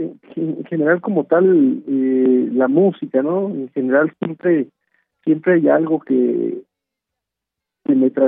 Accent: Mexico; Lo que está más de moda ahora en mi país, México, es eso, ¿no?

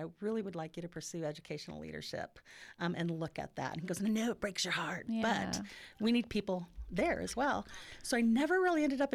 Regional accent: Oceanside, California, United States; born there; also born or lived in Yuma; I was born in Oceanside, so I do like to claim myself

